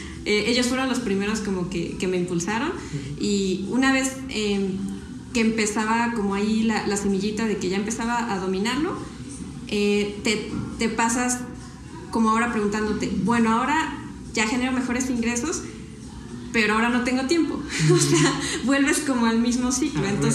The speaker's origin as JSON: {"language": "Spanish", "country": "Mexico", "said": "De México."}